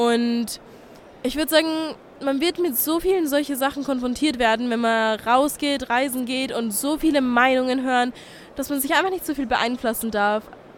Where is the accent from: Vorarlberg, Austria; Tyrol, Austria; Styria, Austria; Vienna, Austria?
Vienna, Austria; ich bin 22 Jahre alt und ich komme aus Wien.